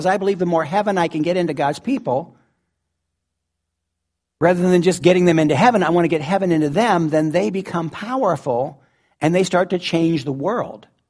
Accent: Ohio, United States; born there; Sometimes I talk like I was born in Southern Ohio. Because I was.

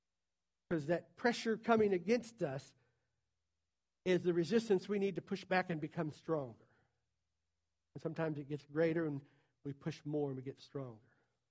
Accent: the South, United States; When I hear people say, and I grew up in the South, man, serving the Lord down there, it's different than a lot of other places.

